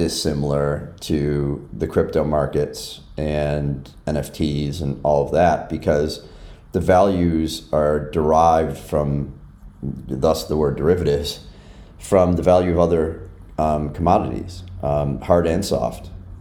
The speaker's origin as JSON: {"language": "English", "town": "Chicago", "region": "Illinois", "country": "United States", "said": "And I'm from Chicago. So if you're from Chicago, you know folks who did that, because back then it was probably employed 40,000 traders."}